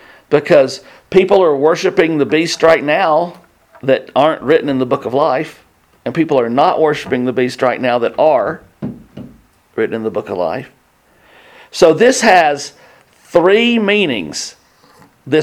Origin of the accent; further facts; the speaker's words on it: the South, United States; I'm from the South. I thought it was over.